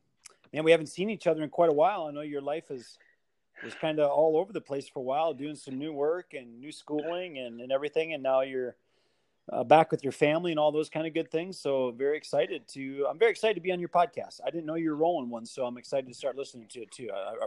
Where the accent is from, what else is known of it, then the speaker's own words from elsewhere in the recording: Mauston, Wisconsin, United States; now in Phoenix, United States; But both my wife and I, we grew up in Mauston, Wisconsin, small little town in Wisconsin, and had a, you know, great life.